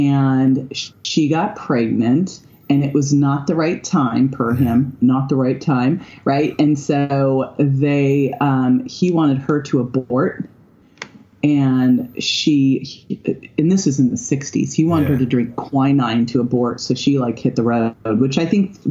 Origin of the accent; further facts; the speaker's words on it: Berkeley, California, United States; I grew up in Berkeley. I went to acting school in San Francisco.